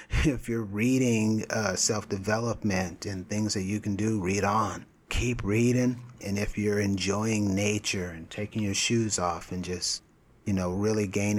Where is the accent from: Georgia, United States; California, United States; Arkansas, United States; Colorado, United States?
California, United States; because like we're from California, so, you know, we act like Californians from time to time.